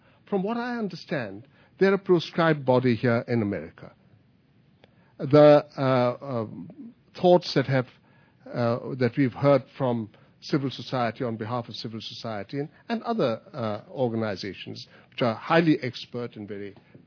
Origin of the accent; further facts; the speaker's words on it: India; I'm a fellow here at USIP. I'm an Indian.